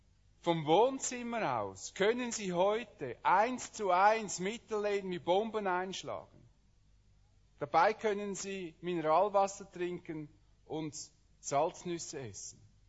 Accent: Switzerland; wenn ich als Schweizer, der jetzt glücklicherweise müsste ich jetzt ja nicht mehr einrücken

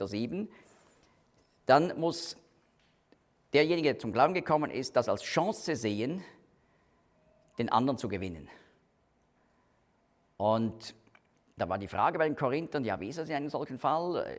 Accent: Switzerland; Das machen wir eben nicht als Schweizer.

